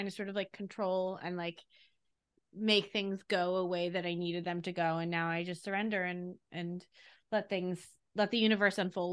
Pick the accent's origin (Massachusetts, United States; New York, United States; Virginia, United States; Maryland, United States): New York, United States; I grew up on Long Island. I went to private school. I went to NYU. I worked in tech for a long time, lived in Queens for a while.